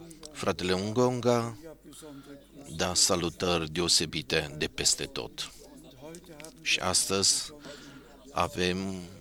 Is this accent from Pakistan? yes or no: yes; Pakistan; Eu vin din Pakistan.